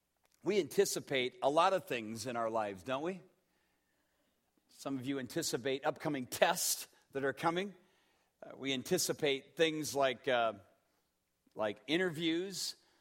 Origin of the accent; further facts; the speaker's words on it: Waterloo, Iowa, United States; John Wayne Gacy was from my hometown of Waterloo, Iowa.